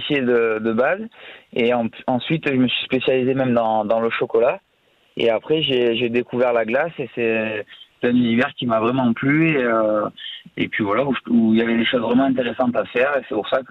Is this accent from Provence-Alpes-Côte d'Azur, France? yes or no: yes; Provence-Alpes-Côte d'Azur, France; moi, j'ai la Provence, c'est ma région natale, donc ça me tient vraiment à cœur.